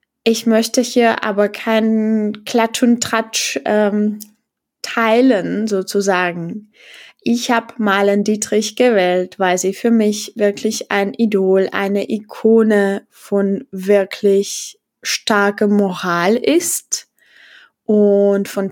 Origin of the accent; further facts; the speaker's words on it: Ústí nad Labem, Ústí nad Labem Region, Czechia; also in meiner Heimatstadt gelebt, in Ústí nad Labem